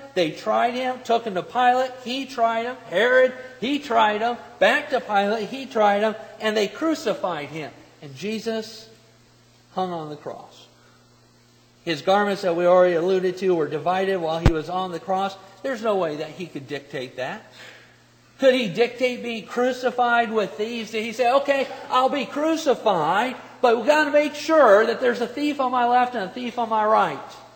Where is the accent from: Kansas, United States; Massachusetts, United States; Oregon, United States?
Oregon, United States; Portland; born there; I was born in Portland, Oregon. Love the city. Beautiful city. But it rains a lot there.